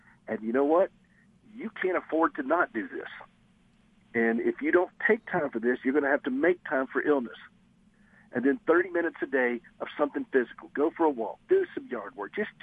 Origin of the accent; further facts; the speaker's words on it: the South, United States; Now, I'm from the South, so I talk like that. This is how I really talk, y'all.